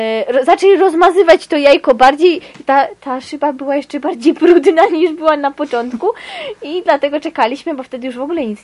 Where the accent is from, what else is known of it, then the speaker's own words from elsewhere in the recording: Kraków, Lesser Poland, Poland; Ja akurat środkami komunikacji cały czas jeżdżę w te po całym Krakowie, bo jesteśmy z Krakowa.